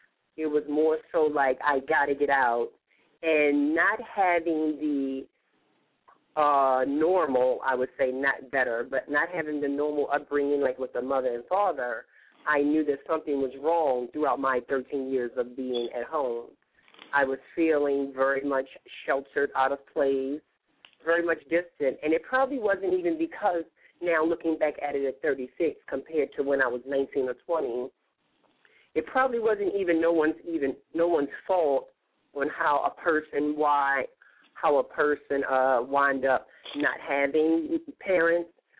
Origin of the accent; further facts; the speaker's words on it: Baltimore, Maryland, United States; also born or lived in Washington, D.C., United States; I am from Washington, D.C., and I was raised in Baltimore.